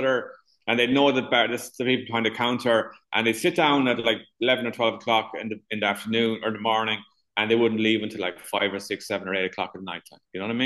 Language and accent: English; Ireland; Yeah, so I guess I'm from Ireland. It's where I'm currently living, is where I'm from.